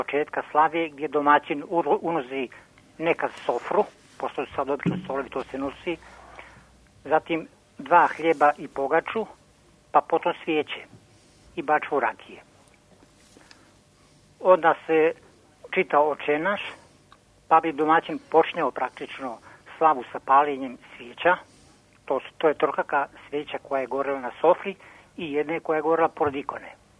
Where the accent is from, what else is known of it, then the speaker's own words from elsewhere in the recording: Vađevići, Federation of Bosnia and Herzegovina, Bosnia & Herzegovina; now in Serbia; Ja sam rodom iz Vađevića kod Donjeg Vakufa.